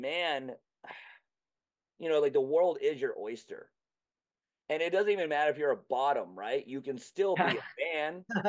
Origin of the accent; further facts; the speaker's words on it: Maine, United States; also born or lived in Florida; I grew up in Florida till the age of 10, and then I got moved to Central Maine.